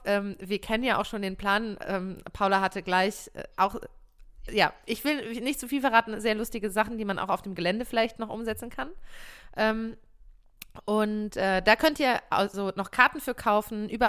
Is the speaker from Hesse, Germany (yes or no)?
no; Munich, Bavaria, Germany; Egal, ich komme aus München.